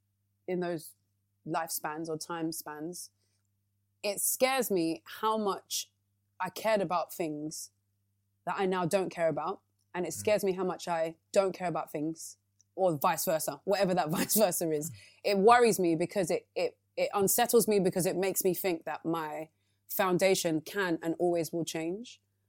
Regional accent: Tottenham, London, United Kingdom; growing up in Tottenham with three brothers, my mum and my dad, who were born in Nigeria, who raised four kids in England

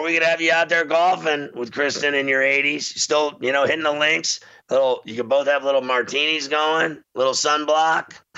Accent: Pittsburgh, Pennsylvania, United States; Anyway, I grew up in Pittsburgh, right? So I'm a huge supporter of the Steel City.

